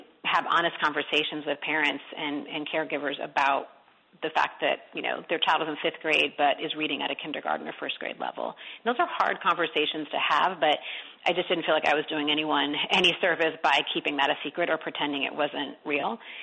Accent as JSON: {"language": "English", "town": "Detroit", "region": "Michigan", "country": "United States", "tie": "born or raised there", "said": "You know, growing up in Detroit and seeing the inequality in my own neighborhood definitely fueled me to that work."}